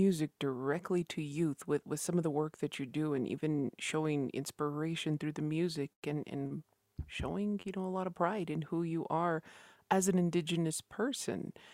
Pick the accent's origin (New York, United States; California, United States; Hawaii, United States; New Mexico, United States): New Mexico, United States; Mesota Pueblo; from Mesota Pueblo